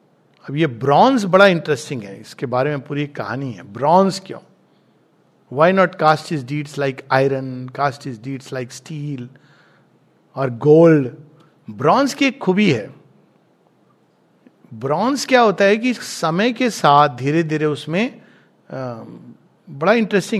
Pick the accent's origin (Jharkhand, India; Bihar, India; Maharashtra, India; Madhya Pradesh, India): Jharkhand, India; मेरा गांव तो छोटा सा झारखंड में